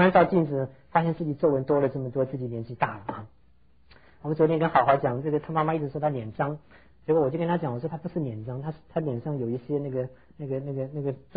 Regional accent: Taiwan; 我想我们从台湾来的都知道他

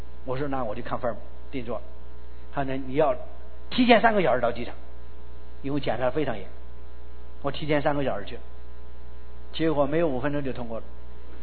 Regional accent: China; 我们中国人讲的雁过留声，人过留名，对不对。

